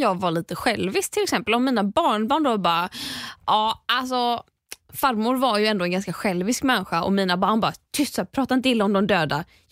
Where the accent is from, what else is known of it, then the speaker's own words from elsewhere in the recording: Sweden; Kultur, att vi är uppvuxna i Sverige